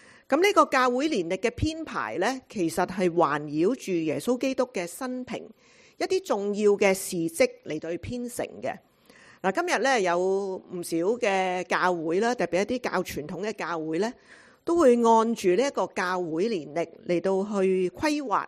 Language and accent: Cantonese; China; 我們中國人